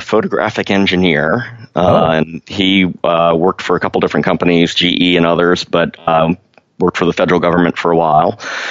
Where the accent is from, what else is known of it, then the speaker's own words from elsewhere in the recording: Maryland, United States; So I grew up in Maryland in a suburb of Washington, D.C., sort of halfway between D.C. and Baltimore, and pretty close to Annapolis.